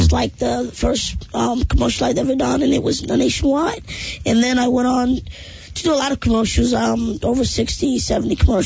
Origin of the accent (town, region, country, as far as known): Brooklyn, New York, United States